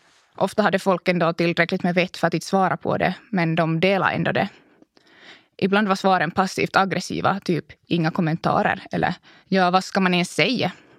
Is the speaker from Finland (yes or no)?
yes; Vörå, Ostrobothnia, Finland; som fanns att testa i Vörå, där jag är född och uppvuxen.